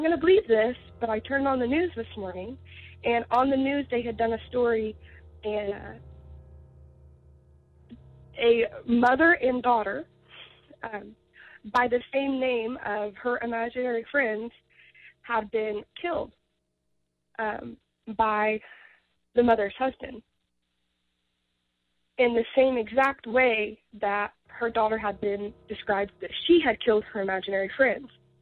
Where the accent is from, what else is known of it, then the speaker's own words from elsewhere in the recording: Indiana, United States; I'm from Indiana.